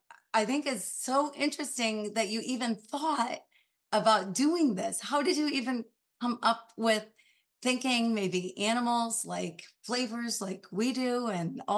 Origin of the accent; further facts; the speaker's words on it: Grand Rapids, Michigan, United States; I'm from Michigan, I'm Grand Rapids area. So fellow Michigander.